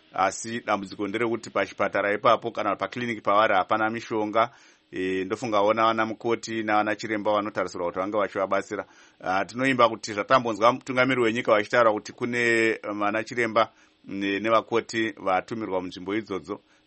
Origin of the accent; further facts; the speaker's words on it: Harare, Zimbabwe; I'm from Harare, but she's from Rewa.